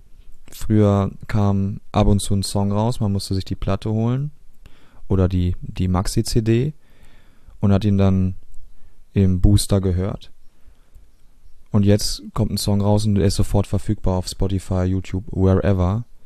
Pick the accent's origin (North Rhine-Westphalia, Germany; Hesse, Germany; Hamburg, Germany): North Rhine-Westphalia, Germany; Ich bin auf dem Land aufgewachsen, überwiegend. Und meine Kindheit habe ich in einem kleinen Nest verbracht, nahe Xanten, umgeben vom Rhein und der Xantener Nordsee, einem Baggerloch.